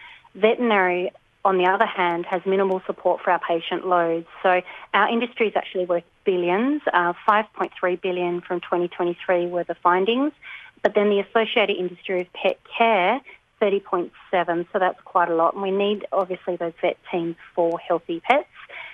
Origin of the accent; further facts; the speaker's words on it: Western Australia, Australia; my hometown, and we haven't actually had a vet there in that Wheatbelt area for about maybe 3-4 years approximately.